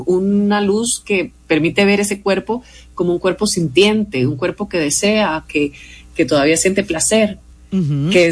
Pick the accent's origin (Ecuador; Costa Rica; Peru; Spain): Costa Rica; yo me siento tica